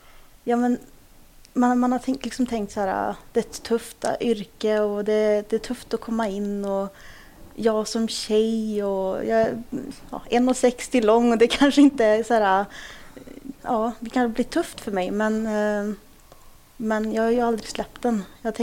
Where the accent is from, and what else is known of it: Värmland, Sweden; born or raised there; also born or lived in Kurdistan